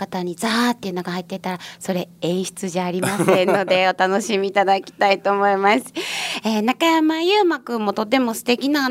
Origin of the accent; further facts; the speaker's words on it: Kansai, Japan; 私も関西人なんでわ得したなみたいな感想があるんですけど